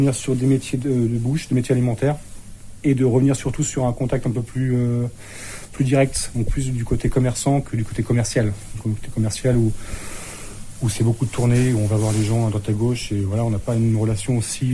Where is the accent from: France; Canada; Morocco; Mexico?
France; moved away as an adult; Je suis originaire de côté des Vosges, donc dans l'Eure. Et je suis arrivé à Caen pour mes études.